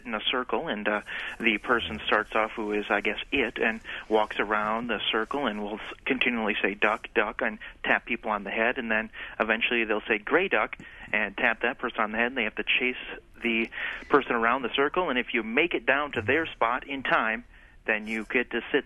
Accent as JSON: {"language": "English", "region": "Minnesota", "country": "United States", "tie": "born or raised there", "said": "Well, I grew up in South Central Minnesota and transferred here"}